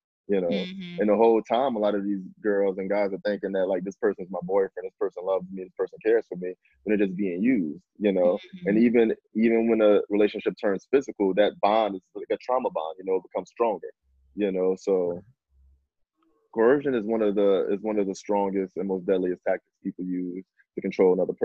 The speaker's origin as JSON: {"language": "English", "town": "New Orleans", "region": "Louisiana", "country": "United States", "tie": "born or raised there", "said": "I grew up in Abigail Projects. I saw it all the time. Like I went to high school with girls who did sex work, who were dancers, you know, and like growing up in New Orleans in the '90s"}